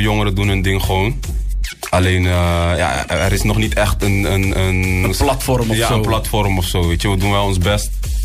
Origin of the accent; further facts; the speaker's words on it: Dordrecht, South Holland, Netherlands; Kijk, ik wil ook soms niet te vaak zeggen dat we uit Dordrecht komen.